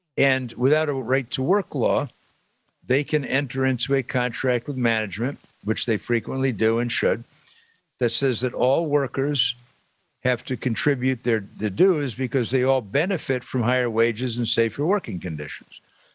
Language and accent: English; Missouri, United States; I'm from Missouri. Stubborn guy.